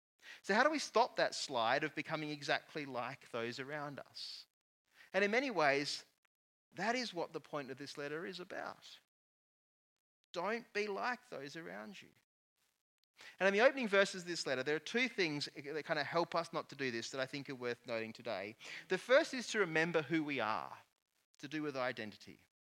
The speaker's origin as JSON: {"language": "English", "country": "Australia", "tie": "born or raised there", "also_born_or_lived": "New Zealand", "said": "most of you know that I was born in New Zealand, not here in Australia. I moved to Australia in the early 1980s when I was a small child."}